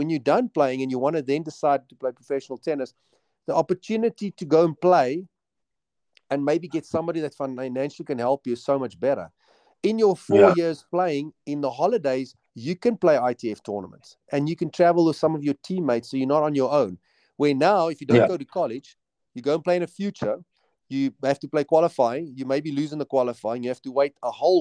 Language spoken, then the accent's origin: English; South Africa; And I said, yeah, I'm from South Africa.